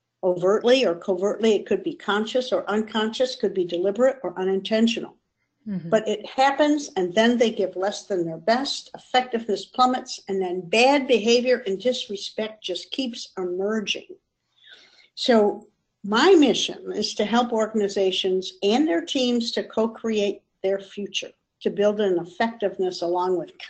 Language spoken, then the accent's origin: English; New York, United States; I just would like to kind of share that I grew up in Western New York within the shadow of some of the greats like Susan B. Anthony and Katie Elizabeth Stanton.